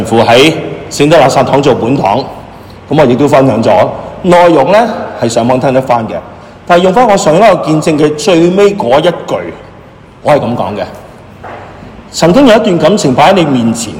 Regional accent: Toronto, Ontario, Canada; 我是来自加拿大的多伦多的，

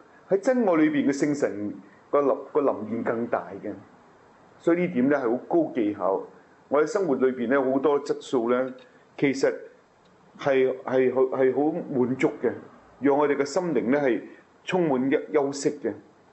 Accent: China; 我哋中國人有個。有個言語啊

